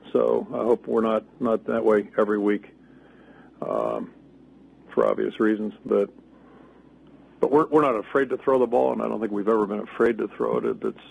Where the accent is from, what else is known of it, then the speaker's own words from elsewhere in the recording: Pennsylvania, United States; I grew up in Pennsylvania. Back in the dark ages, they used to have it as a state law that you had to wear a helmet.